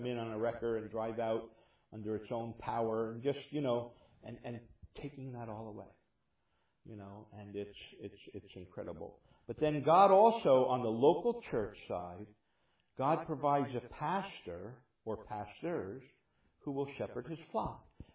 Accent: New Jersey, United States; When I was growing up in New Jersey and surrendered my life to the Lord and went to Bible Institute

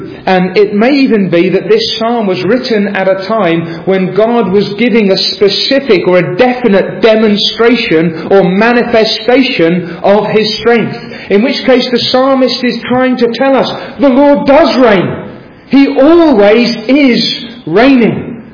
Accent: United Kingdom; Because we're British, some of us

